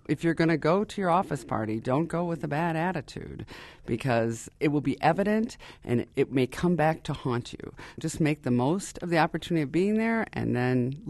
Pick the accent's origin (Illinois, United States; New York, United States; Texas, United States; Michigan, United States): New York, United States; Buffalo; but I grew up in Buffalo, New York. That's also where I went to school, the University of Buffalo.